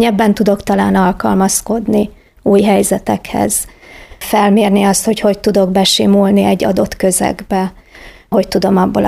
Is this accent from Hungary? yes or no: yes; Budapest, Hungary; born there; Budapesten születtem, és édesapám munkája révén nagyon sok városban éltünk. Nagyon sokszor kellett költözni